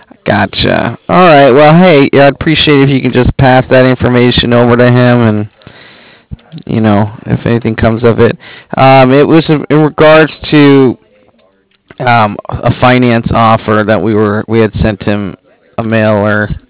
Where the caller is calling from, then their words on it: Cardiff, Wales, United Kingdom; And I was calling from Cardiff.